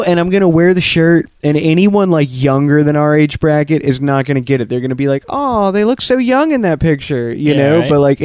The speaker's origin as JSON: {"language": "English", "town": "Orlando", "region": "Florida", "country": "United States", "said": "I'm like, bro, I'm from Orlando. I don't give a fuck."}